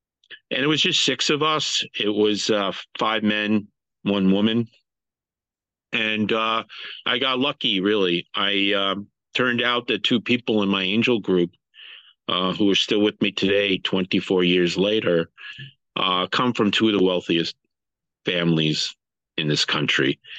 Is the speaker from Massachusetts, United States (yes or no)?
yes; Boston, Massachusetts, United States; now in New York, United States; I'm originally from the Boston area. I came to New York for law school.